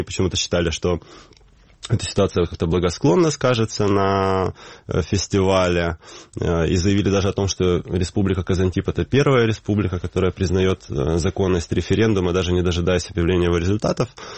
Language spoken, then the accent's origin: Russian; Kyiv, Ukraine; когда они узнавали, что я из Киева